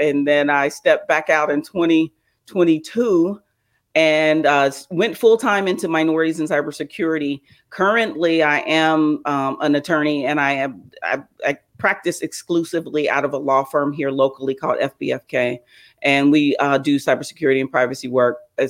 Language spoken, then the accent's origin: English; Cincinnati, Ohio, United States; now in Houston, United States; So I'm born and raised in Cincinnati, Ohio, came to Houston, Texas, went to Texas Southern University, Thurgood Marshall School of Law